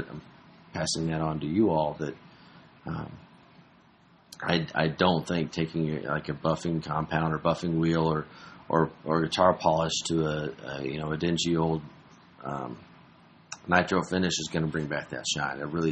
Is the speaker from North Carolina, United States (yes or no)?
no; Indiana, United States; I mean, I grew up in Indiana. You know, we have 100% humidity in the summertime.